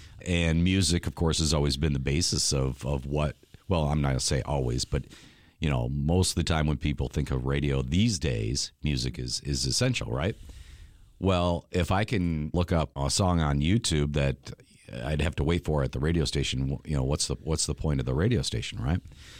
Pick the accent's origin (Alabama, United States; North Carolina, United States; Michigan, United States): Michigan, United States; Mason; I mean, originally I was a Mason boy, so I grew up in Mason, but Lansing, of course, being so close, I kind of grew to really love Lansing.